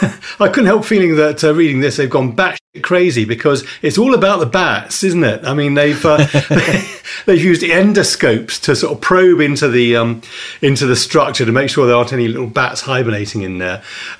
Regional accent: United Kingdom; we're British

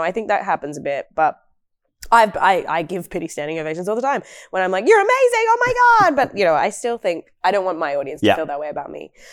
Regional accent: Wagga Wagga, New South Wales, Australia; I grew up in Wagga Wagga, teen pregnancy capital of Australia.

